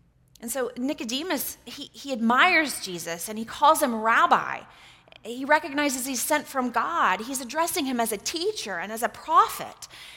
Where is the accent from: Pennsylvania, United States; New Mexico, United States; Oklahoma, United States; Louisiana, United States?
Oklahoma, United States; I'm from Oklahoma. Are you from Missouri? No, I'm from Texas.